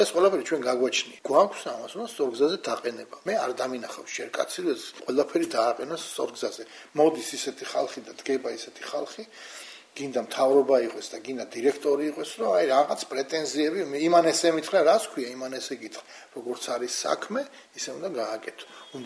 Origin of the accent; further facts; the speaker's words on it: Imereti, Georgia; მე იმერელი ვარ, წარმოშობით, მე ამბები ვიცი იმერეთში